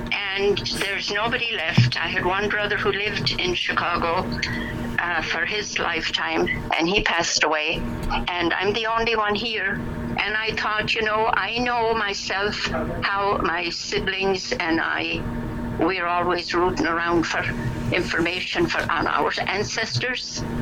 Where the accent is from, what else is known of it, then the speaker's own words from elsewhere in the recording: Castleisland, Munster, Ireland; I grew up in County Kerry. Place called Near Castle Island. Town that would be well known.